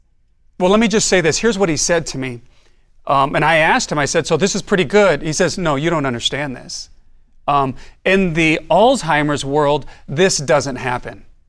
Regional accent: California, United States; also born or lived in Philippines / Rapid City, United States; I was born and raised in California.

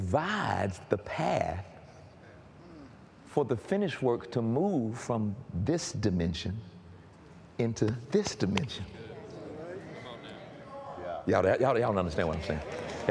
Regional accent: College Park, United States; I'm from College Park. That ain't happening.

